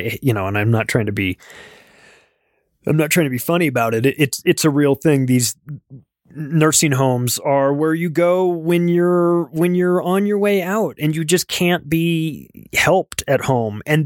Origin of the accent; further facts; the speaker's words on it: United States; I'm an American.